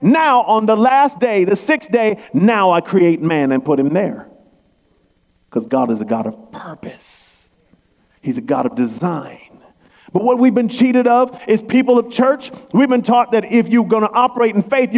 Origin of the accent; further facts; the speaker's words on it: Oakland, California, United States; I grew up in Oakland.